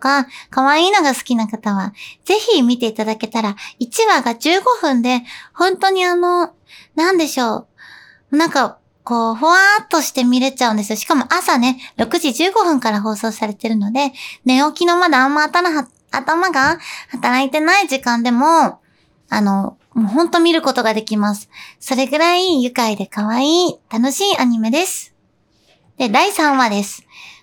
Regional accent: Tokyo, Japan; 東京出身、東京育ち、東京生活35年の

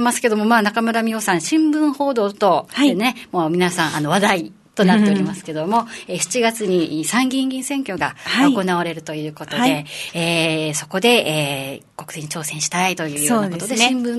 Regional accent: Naha, Okinawa, Japan; born there; 私は那覇で生まれたんですけど、はい、まあ、復帰っ子という歴史の縦軸のアイデンティティもあります

